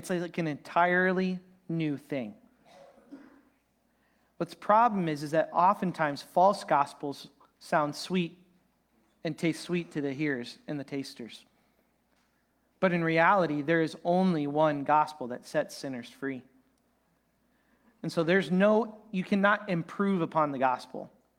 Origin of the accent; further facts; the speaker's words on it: Iowa, United States; I'm from Iowa, so we say pop.